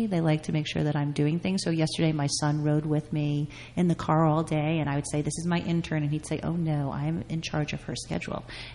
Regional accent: New York City, New York, United States; now in New Jersey, United States; So I'm a native New Yorker, born and bred in New York City, but married a very nice Jersey boy and moved out to New Jersey.

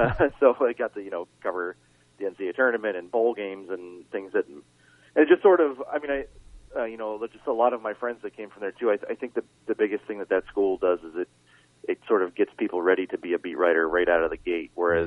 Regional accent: Pittsburgh, Pennsylvania, United States; and I grew up in Pittsburgh

